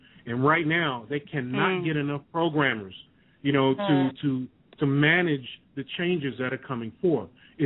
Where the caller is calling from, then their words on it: Louisiana, United States; calling from Louisiana.